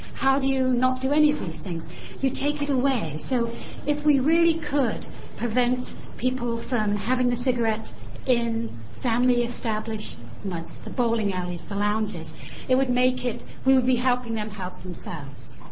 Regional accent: United Kingdom; now in Bend, United States; I'm from Bend, Oregon. I've been in Oregon 3 years. I am from the United Kingdom originally.

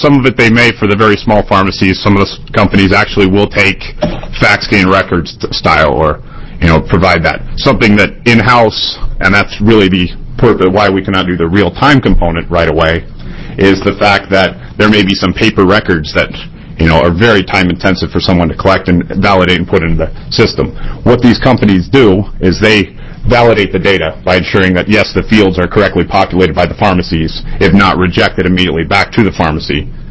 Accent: Beaverton, Oregon, United States; So, I'm a son of Oregon. I grew up in Beaverton, graduated from Sunset High School, Eagle Scout, all that stuff. Went off back east to college at Johns Hopkins

